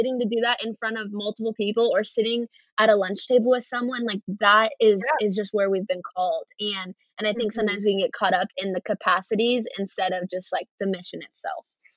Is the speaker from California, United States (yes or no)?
no; Minneapolis, Minnesota, United States; But I am from the Minneapolis, Minnesota area.